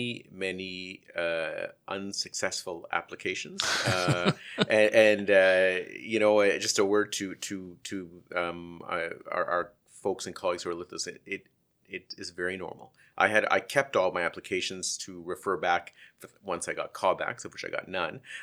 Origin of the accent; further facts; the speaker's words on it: Montreal, Quebec, Canada; born there; also born or lived in Edmonton / Moncton; I was born in Montreal, where my dad and my mom and I should say emigrated.